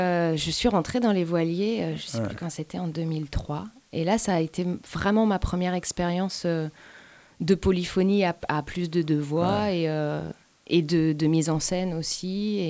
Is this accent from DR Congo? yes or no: no; Nouvelle-Aquitaine, France; born there; moved away as an adult; now in Montpellier, France; moi, je suis née en Charente. Et je suis, tout comme Isabelle, venue à Montpellier pour mes études. Et j'y suis restée il y a aussi de nombreuses années.